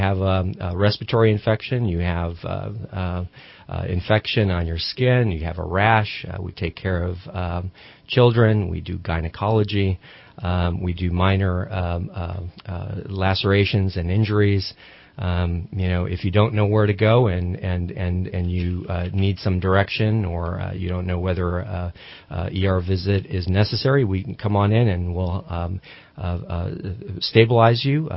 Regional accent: Chicago, Illinois, United States; also born or lived in Poland / South Florida; You know, I grew up in Southside Chicago. My parents and I came over from Europe, from Poland, and I'm first generation here. We moved down to South Florida, opened a family business, and I went to college down there

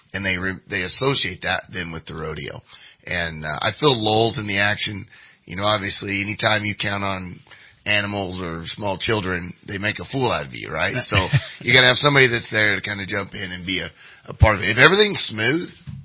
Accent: Grass Valley, Oregon, United States; born there; My mom was born in Fayetteville, Arkansas, and then I was born in Oregon, actually, uh-huh. A little place called Grass Valley, Oregon

